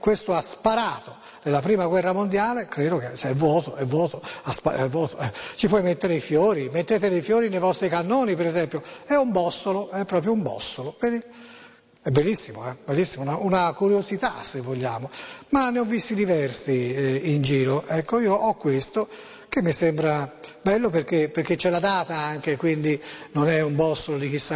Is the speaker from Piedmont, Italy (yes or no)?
no; Florence, Tuscany, Italy; ho lavorato per molti anni a Prato, 25 anni Firenze-Prato, però io sono fiorentino